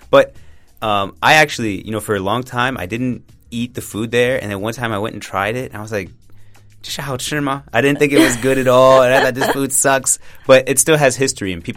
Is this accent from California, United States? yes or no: no; Washington, District of Columbia, United States; For example, in DC, you know, DC's my hometown